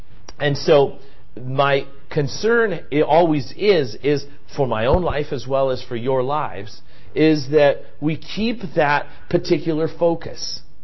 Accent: Chile; A young guy got married to a Chilean girl. And they got married in Chile, in my hometown.

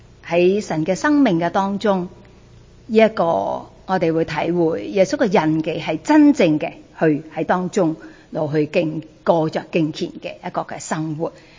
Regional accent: China; 我哋中国人最紧要呢样嘢啊，

